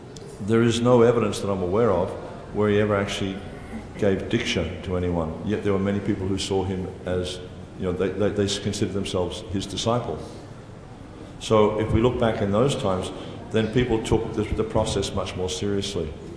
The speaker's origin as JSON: {"language": "English", "country": "Australia", "accent": "Australian", "said": "I hope everyone can understand my Australian accent."}